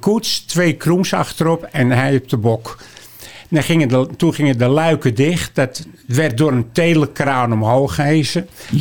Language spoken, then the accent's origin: Dutch; Amsterdam, North Holland, Netherlands; Nou, ik kom zoals gezegd uit de Jordaan.